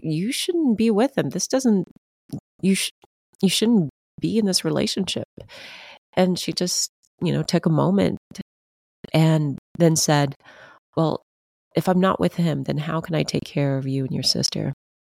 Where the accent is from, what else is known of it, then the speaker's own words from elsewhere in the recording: United States; born there; immigrated here as refugees from Vietnam. And then I was born here in the States.